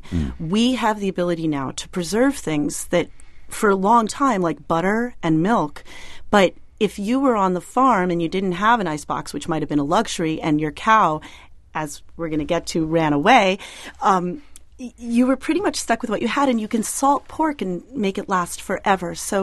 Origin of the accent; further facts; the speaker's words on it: Northeast, United States; Well, I'm from the Northeast, so honestly, I was raised on this.